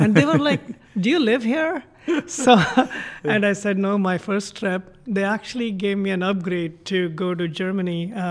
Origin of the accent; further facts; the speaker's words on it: Mumbai, Maharashtra, India; first language Konkani; I grew up in Bombay, and just to survive in Bombay, I had to learn like 5 languages. My mother tongue, Konkani